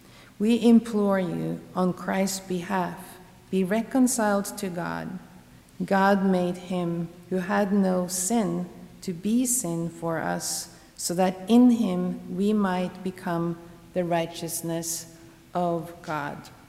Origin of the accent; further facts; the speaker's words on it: Norway; I'm from Norway, and I come from a part in Norway that is particularly prone to rain and wind and quiet, nasty weather.